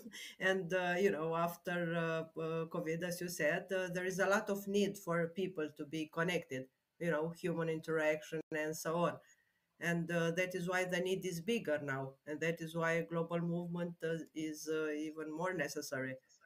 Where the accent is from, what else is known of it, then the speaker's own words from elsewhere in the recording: Romania; Well, I'm from Romania.